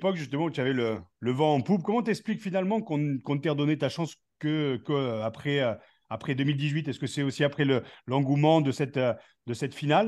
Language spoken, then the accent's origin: French; Albi, Occitanie, France; Quand on vient d'Albi, tout comme on vient de Beauvais aussi